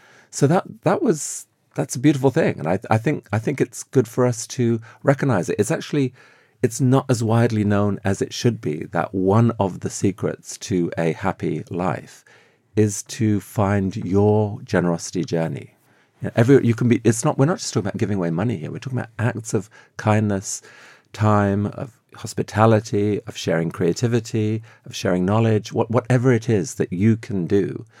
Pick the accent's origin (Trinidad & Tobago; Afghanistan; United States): Afghanistan; I grew up in Afghanistan